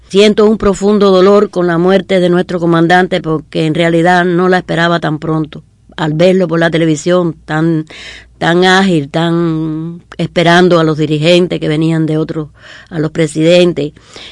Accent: Ciénaga de Zapata, Matanzas, Cuba; nacida y criada aquí en Ciénaga de Zapata, hija de carbonero.

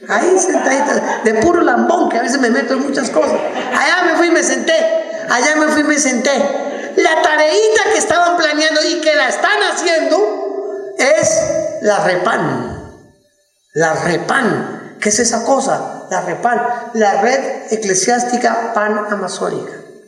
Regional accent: Bogotá, Colombia; Yo soy bogotano, ay, tan bonito que sería Bogotá con un santo.

